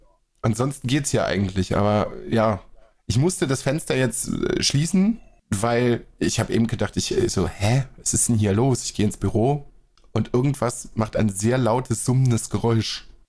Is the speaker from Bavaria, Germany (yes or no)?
no; Dülken, North Rhine-Westphalia, Germany; Der hat mir ein paar Fotos aus meiner Heimatstadt geschickt, aus Dülken.